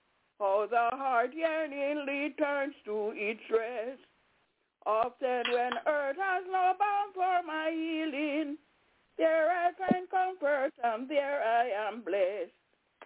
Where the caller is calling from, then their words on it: Albany, New York, United States; I'm calling from Albany, New York.